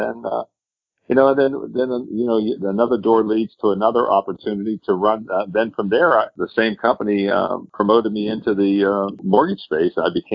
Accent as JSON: {"language": "English", "town": "Pittsburgh", "region": "Pennsylvania", "country": "United States", "tie": "born or raised there", "said": "they shipped me over to Pittsburgh, back to my hometown, to basically run Lender Service Inc."}